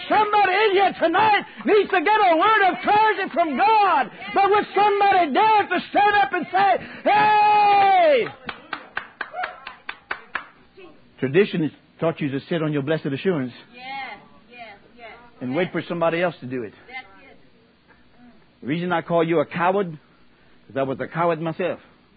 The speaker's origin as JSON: {"language": "English", "region": "Louisiana", "country": "United States", "accent": "Cajun", "said": "When I first read that with my Cajun accent, I said, that's the apothecary."}